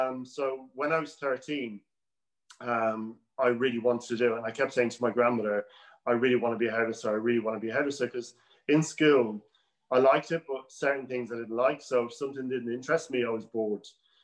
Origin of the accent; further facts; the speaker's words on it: Ireland; It's really an honour as well to do this, because it's great, you know, being Irish as well. You know, I love flying the flag for Irish hairdressing. And I always say to people, you know, I learned my hairdressing in Ireland